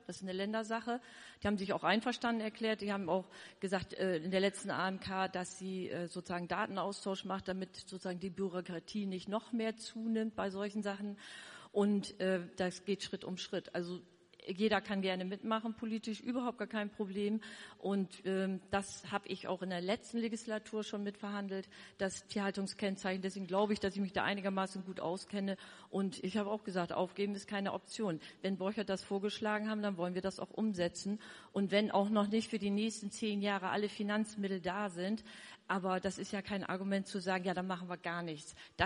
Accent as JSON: {"language": "German", "region": "Northern Germany", "country": "Germany", "said": "ich komme aus Norddeutschland"}